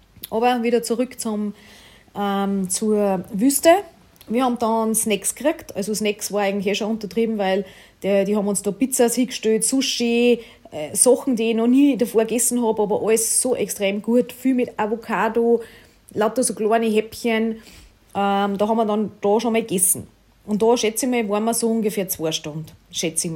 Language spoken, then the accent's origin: German; Italy; also nicht so ein Sand wie bei uns in Italien am Strand, viel feiner, viel weicher, voll warm